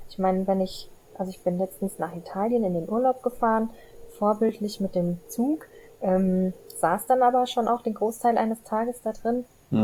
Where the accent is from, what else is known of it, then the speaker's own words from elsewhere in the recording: Frankfurt, Hesse, Germany; Also ich komme aus Frankfurt